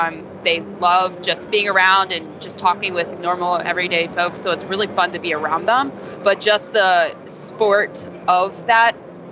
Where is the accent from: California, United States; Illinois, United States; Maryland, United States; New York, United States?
Maryland, United States; Baltimore; Born and raised. And they're the best team in the NFL, of course.